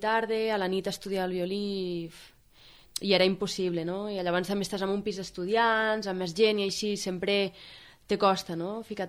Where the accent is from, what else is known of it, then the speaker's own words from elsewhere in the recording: Falset, Catalonia, Spain; also born or lived in Gratallops; soc mig filla de Falset, mig filla de Gratallops, i la infantesa, la primera infantesa va ser a Gratallops i després ja vam vindre, quan tenia 3 anys o així, cap a Falset, i bueno, fins als 16-17 anys em vaig quedar aquí